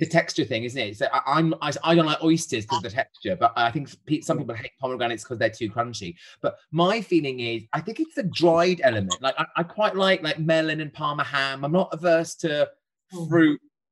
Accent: Wales, United Kingdom; Obviously, I'm Welsh. I love a Welsh cake.

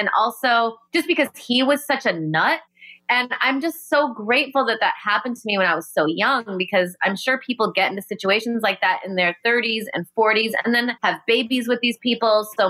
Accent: Rockford, Illinois, United States; And I grew up in Rockford, Illinois. So we would always like sneak to Chicago and go see bands.

